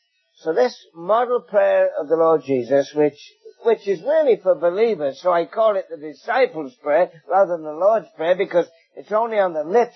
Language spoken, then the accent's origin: English; England, United Kingdom; accent: English; I hope you get my English accent a little bit